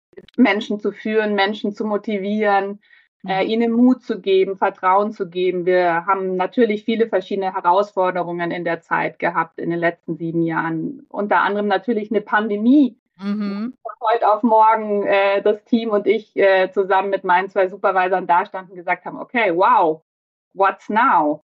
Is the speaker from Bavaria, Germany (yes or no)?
yes; Munich, Bavaria, Germany; ich bin gebürtige Münchnerin, ein Münchner Kindl und liebe diese Stadt sehr, bin hier aufgewachsen